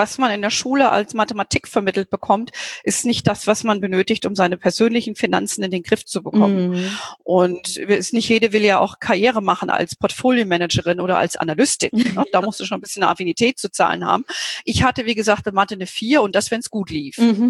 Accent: Hesse, Germany; born there; ich lebe ja hier in Bayern und komme ja gebürtig aus Hessen.

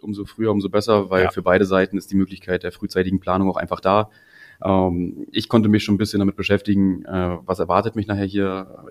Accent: Wismar, Mecklenburg-Vorpommern, Germany; das ist genauso wie Wismar, also meine Heimatstadt.

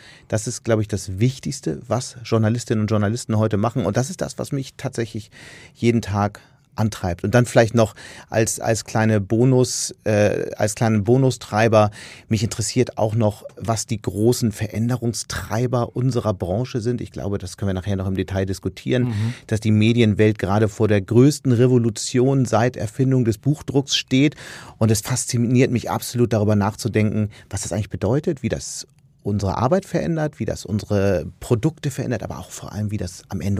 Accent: Hamburg, Germany; also born or lived in Berlin; In der Tat, ich komme aus Berlin, ist eine dramatische Übertreibung. Ich bin da geboren und nach wenigen Monaten sind meine Eltern zurückgezogen nach Hamburg. Die sind seit mehreren Generationen Hamburger, insofern zähle ich als waschechter Hamburger, auch im Sinne der Definition der Hansestadt.

